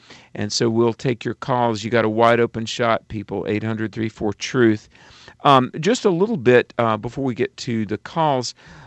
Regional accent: North Carolina, United States; We're right outside of Charlotte at Dr. Michael Brown's ministry headquarters, and I'm from North Carolina.

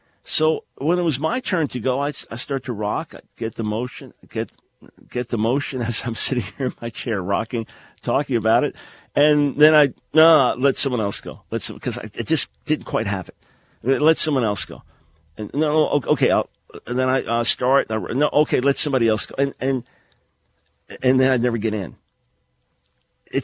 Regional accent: New York, United States; right before my 7th birthday, we moved to Long Island, and then I grew up on Long Island and lived there, met Nancy there.

